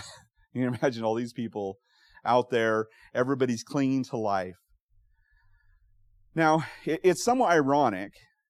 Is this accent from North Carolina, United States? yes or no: no; Pocatello, Idaho, United States; Now, I am from Southeast Idaho, Pocatello to be exact, where the wind never stops blowing.